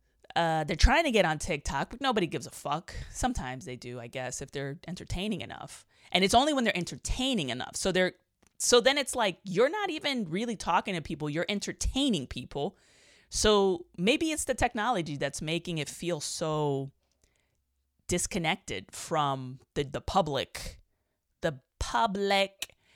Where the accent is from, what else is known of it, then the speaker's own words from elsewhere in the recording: New York City, New York, United States; I grew up in New York City, and then my parents were kind of into politics and stuff.